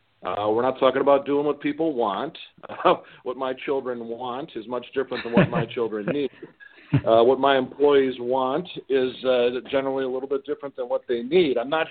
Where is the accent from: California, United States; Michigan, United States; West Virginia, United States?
Michigan, United States; Detroit; Here in Southeast Michigan, I'm from the Detroit area.